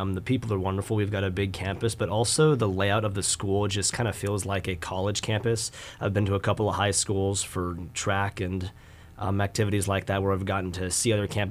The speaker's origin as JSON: {"language": "English", "town": "Roseburg", "region": "Oregon", "country": "United States", "tie": "born or raised there", "said": "Yeah, I'm born and raised in Roseburg, I've been here all 17 years so far."}